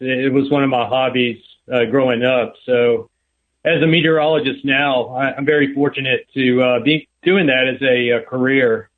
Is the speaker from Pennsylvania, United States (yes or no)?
no; Georgia, United States; Yeah, so I grew up just outside of Atlanta.